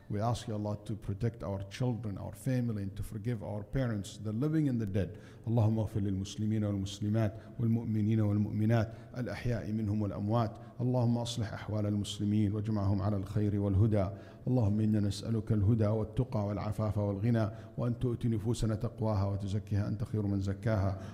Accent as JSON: {"language": "English", "country": "Saudi Arabia", "tie": "born or raised there", "said": "You know, I grew up in Saudi Arabia. So I grew up around people who used to attend the king gathering"}